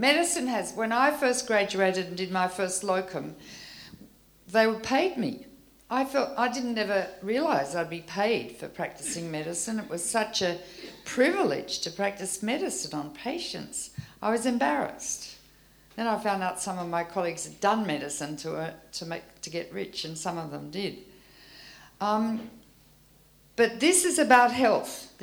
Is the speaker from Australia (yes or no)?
yes; Australia; How do I know? I come from Australia.